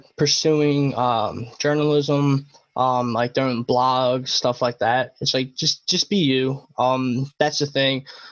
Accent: Philadelphia, Pennsylvania, United States; Like we're from Philadelphia. Like people don't like fake.

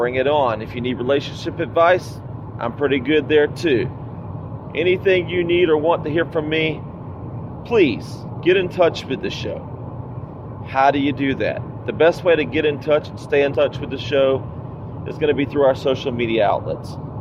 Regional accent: Savannah, Georgia, United States; now in South Carolina, United States; I'm from the Savannah, Georgia area. I currently am living and working in South Carolina.

